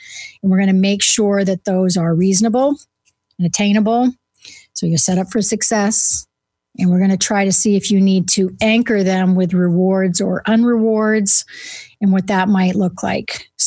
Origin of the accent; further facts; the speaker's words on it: New England, United States; accent: New England; See, there's my New England accent. There's no ER in the end of words up there.